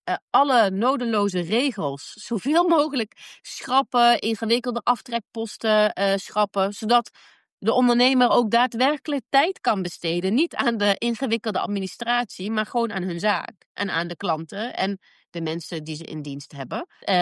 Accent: Tilburg, North Brabant, Netherlands; ik kom zelf uit Brabant en Tilburg, daar zitten heel veel MKB'ers die ik regelmatig spreek.

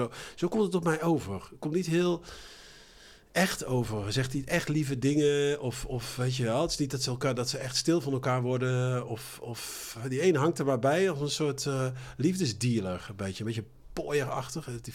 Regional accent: Eindhoven, North Brabant, Netherlands; En ik kom ook uit Eindhoven.

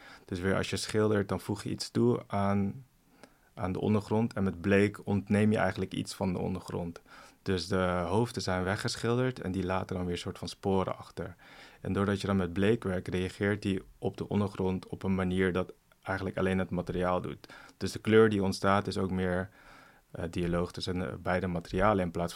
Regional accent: Tiel, Gelderland, Netherlands; born there; Dus in Tiel, waar ik geboren ben, daar ben ik op een gegeven moment graffiti gaan spuiten.

